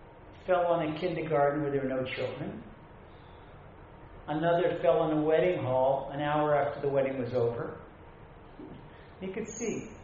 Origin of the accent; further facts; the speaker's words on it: Ashdod, Southern District, Israel; between 11 p.m. and 12 p.m. last night in my hometown of Ashdod, 12 landed.